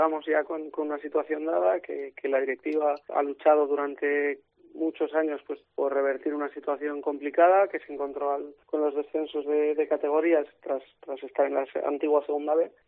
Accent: La Almunia, Aragon, Spain; Sí, yo soy de la Almunia.

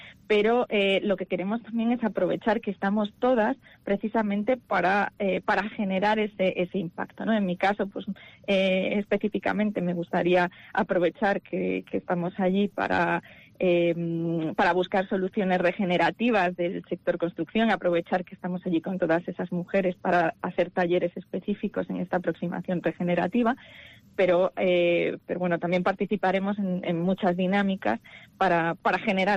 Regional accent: Cantabria, Spain; also born or lived in Santander; orgullosa de ser cántabra. Sí. Nací en Santander, como bien has dicho, mis abuelos eran de Bárcena de Piedecuesta, he pasado allí pues una infancia preciosa y volvemos siempre que podemos. Mi madre también es cántabra

